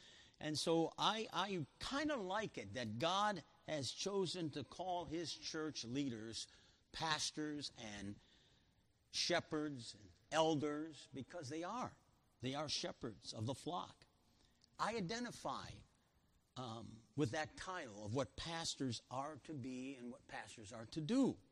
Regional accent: Chicago, Illinois, United States; And I reflect back that I'm a product of the Chicago public schools. I grew up on the South Side.

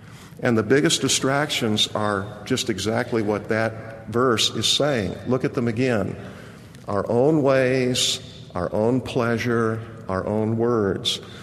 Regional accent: Kansas, United States; I grew up in Kansas. We very often had a bird dog.

